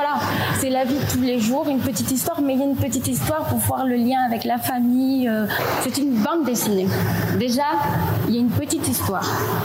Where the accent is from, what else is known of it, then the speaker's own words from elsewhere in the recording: Cameroon; born there; parce que moi je suis née ici au Cameroun